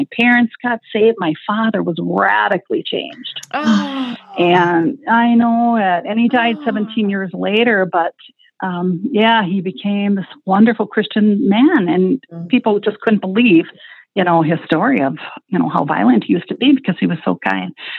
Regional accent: Wisconsin, United States; I mean, Wisconsin's a beautiful place.

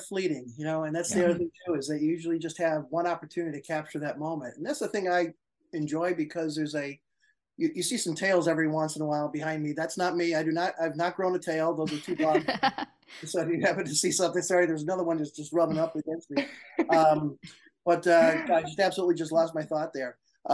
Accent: Leinster, Ireland; born there; Tusker is named for a lighthouse that's near where I was born in Ireland.

